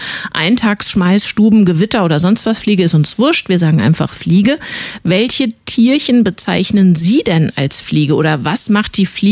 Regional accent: Berlin, Germany; Bemerken Sie diesen Schwund auch bei uns in Berlin und Brandenburg?

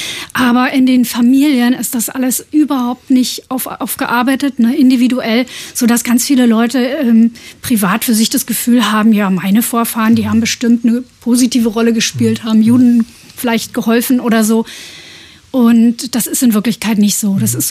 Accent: East Germany, Germany; wir dachten, weil wir sind ja aus dem Osten, wir stehen automatisch auf der richtigen Seite

